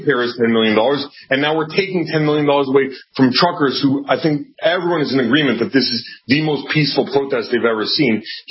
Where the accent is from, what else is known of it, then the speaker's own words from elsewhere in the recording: Canada; as a Canadian, I don't understand how there are people in jail for January 6th.